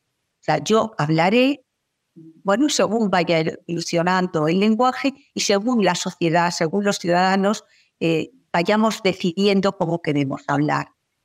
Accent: Spain; Bueno, en mi país sí hubo una vicepresidenta de gobierno que hablaba de matria.

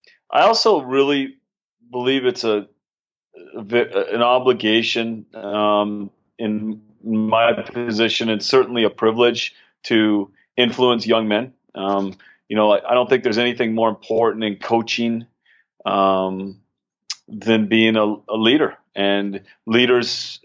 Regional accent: St. Cloud, Minnesota, United States; I grew up in Minnesota. I am originally from St. Cloud, Minnesota. Was always a Gopher fan growing up, and I love the state.

